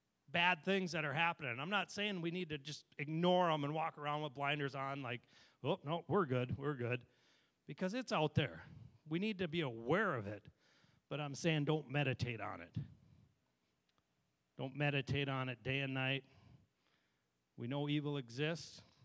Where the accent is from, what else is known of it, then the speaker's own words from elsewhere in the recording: India; We grew up in India as kids. We'd spend 6 months a year out of the year there.